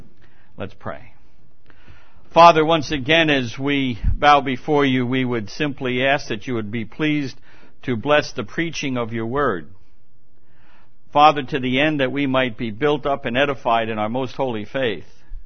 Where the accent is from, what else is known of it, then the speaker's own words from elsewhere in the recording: New York, United States; I grew up on Long Island. My family moved here when I was 4 years old.